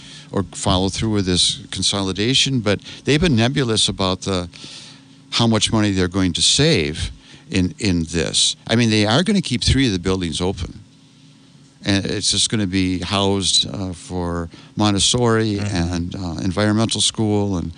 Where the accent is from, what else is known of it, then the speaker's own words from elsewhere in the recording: Eau Claire, Wisconsin, United States; Eau Claire, I'm from the Eau Claire area, and I looked up Eau Claire Memorial, my alma mater.